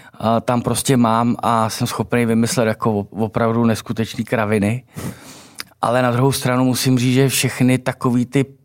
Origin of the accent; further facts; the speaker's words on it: České Budějovice, South Bohemian Region, Czechia; rodák jsem z druhé strany, řekněme z jiného směru. Rodák jsem přímo z Budějovic, ale směrem vlastně na Novohradský hory jsme měli chalupu, kde jsem trávil vlastně svoje dětství kompletně.